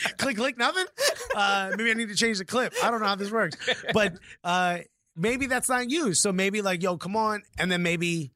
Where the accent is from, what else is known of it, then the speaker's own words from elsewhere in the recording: Newark, New Jersey, United States; But I grew up in Newark. It was a very common word in Newark.